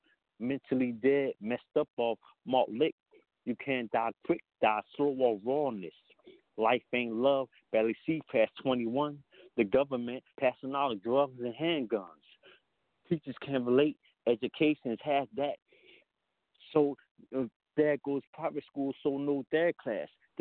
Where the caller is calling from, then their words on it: Camden, New Jersey, United States; I'm coming from Camden, New Jersey.